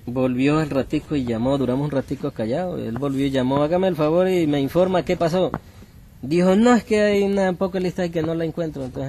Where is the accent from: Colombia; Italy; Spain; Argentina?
Colombia; yo soy un civil, soy un colombiano y tengo derecho